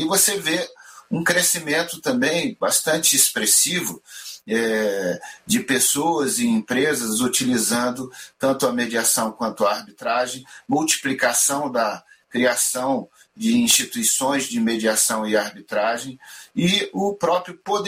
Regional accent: Brasília, Federal District, Brazil; also born or lived in Rio de Janeiro; a minha base é Brasília. Sou carioca de nascimento, mas vim para Brasília quando ainda era menino, né? Meu pai veio ser juiz em Brasília e eu acabei vindo com ele, era criança ainda. E aí nunca mais deixamos Brasília

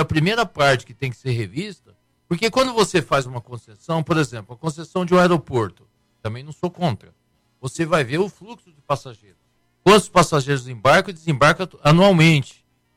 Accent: Presidente Prudente, São Paulo, Brazil; Eu, quando era jovem estudante em São Paulo, de engenharia, na capital, quando eu ia para o interior da minha cidade, Presidente Prudente

